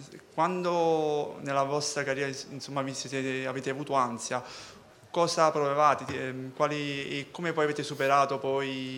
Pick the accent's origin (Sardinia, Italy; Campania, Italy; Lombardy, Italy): Campania, Italy; Naples; non solo cinema, e sono napoletano.